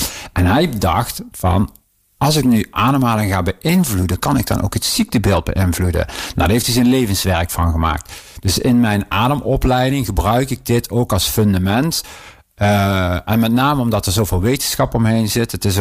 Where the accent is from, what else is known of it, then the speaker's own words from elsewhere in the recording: Limburg, Netherlands; now in Eindhoven, Netherlands; nu kom ik wel uit Limburg, maar ik woon al 25 jaar in Brabant. En ik zou nergens anders willen wonen dan Eindhoven.